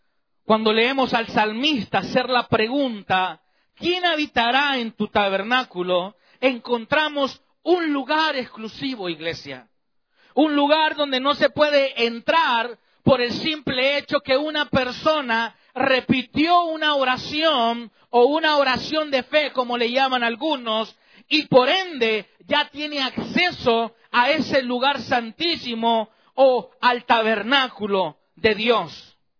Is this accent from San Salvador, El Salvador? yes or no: yes; San Salvador, El Salvador; Recuerdo que en mi adolescencia, allá en El Salvador, bueno, todavía existe, pero en mi adolescencia, este lugar, allá en San Salvador, en la capital del Salvador, conocido como el Círculo Militar